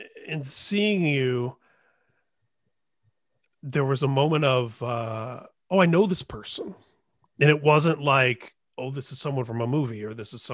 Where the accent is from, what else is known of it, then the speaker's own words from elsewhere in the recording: Indiana, United States; now in California, United States; I grew up in Indiana, I've been in California 20 years doing what